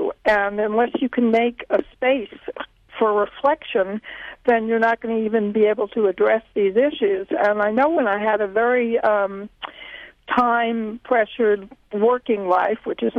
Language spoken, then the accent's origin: English; Minnesota, United States; now in California, United States; Well, first of all, I remember when I first arrived in California, I came from Minnesota, transcendental meditation was all the rage.